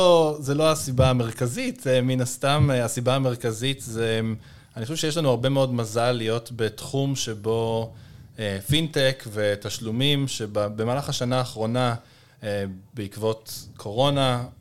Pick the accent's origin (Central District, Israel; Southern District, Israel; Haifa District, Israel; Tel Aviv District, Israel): Haifa District, Israel; Haifa; כן, רוב, כמו כל התל אביבים, אנחנו חיפאים.